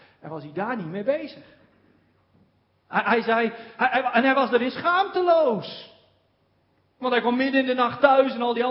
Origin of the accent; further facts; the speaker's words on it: Drenthe, Netherlands; moved away as an adult; weggetrokken van mijn geboortegrond, het land in. Terwijl mijn familie, dat heeft ooit een keer iemand uitgezocht, al meer dan 300 jaar op dezelfde plek in Drenthe woont zo ongeveer.